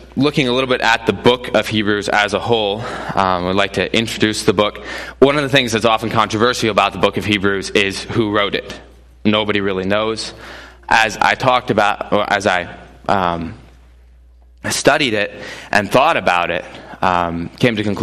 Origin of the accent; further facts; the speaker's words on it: Indiana, United States; also born or lived in Elnora; As Joe said, I am from Elnora, Indiana. I grew up in northern Indiana and moved down there a year ago to be a part of the church there.